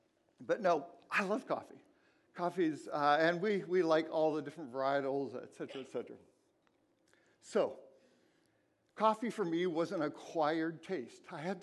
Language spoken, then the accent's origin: English; Japan; now in Portland, United States; I hated coffee growing up. I grew up in Japan. I grew up liking green tea, black tea.